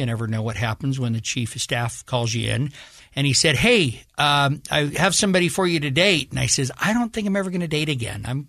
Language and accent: English; Ferron, Utah, United States; I grew up in Farron, Utah. I am totally proud of my wonderful hometown of Farron.